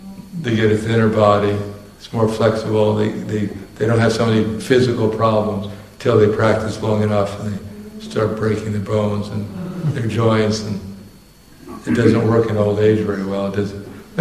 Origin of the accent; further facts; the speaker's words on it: India; We grew up in India, Ganesh is God, Durga is God, Indra is God.